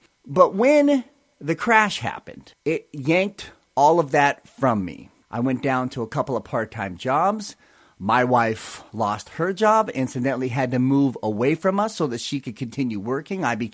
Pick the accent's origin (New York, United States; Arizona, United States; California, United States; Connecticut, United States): California, United States; also born or lived in Montana; I was born in Montana, but I was raised largely in Southern California, but I've lived in dozens of different cities.